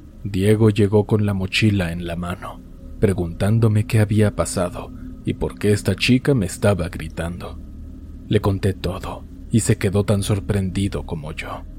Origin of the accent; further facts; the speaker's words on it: Ecuador; Él es suizo y yo soy de Ecuador.